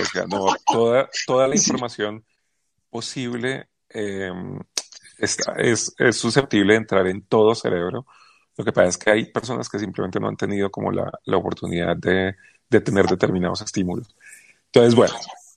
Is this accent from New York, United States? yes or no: yes; New York, United States; also born or lived in Cali, Colombia; yo nací en Cali, pero me llevaron a Nueva York como al mes de nacido.